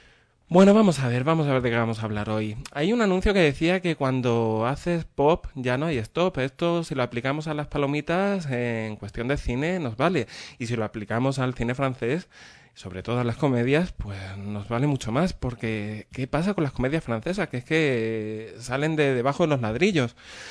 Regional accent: Málaga, Andalusia, Spain; Yo es que soy de Málaga, no soy francés

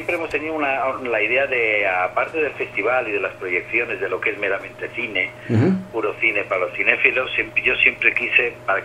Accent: Alfàs del Pi, Valencian Community, Spain; born there; now in Madrid, Spain; Yo nací en Alfàs del Pi, soy ya muy madrileño porque llevo 30 años en Madrid

